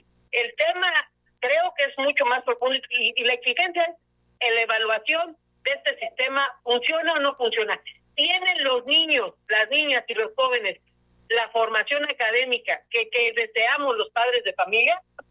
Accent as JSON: {"language": "Spanish", "country": "Mexico", "said": "el Día de Reyes es un día que nosotros como mexicanos festejamos"}